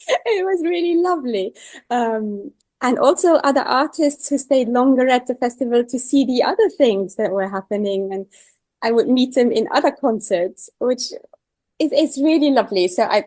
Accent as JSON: {"language": "English", "country": "Luxembourg", "said": "I am from Luxembourg, and then I am a composer, so I also hear things from the other side, and the Luxembourg composers sometimes felt left out or so."}